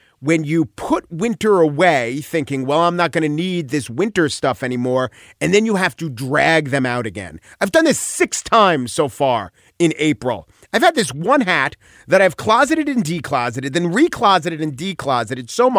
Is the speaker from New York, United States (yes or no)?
yes; New York, United States; I, as a New Yorker